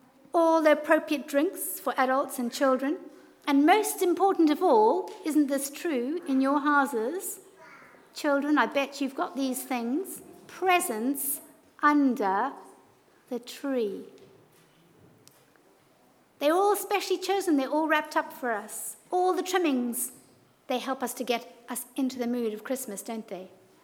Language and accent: English; Zimbabwe; I grew up in Zimbabwe, and we had quite a big yard